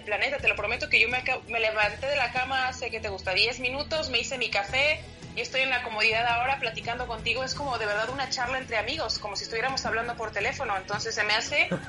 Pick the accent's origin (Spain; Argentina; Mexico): Mexico; así somos los mexicanos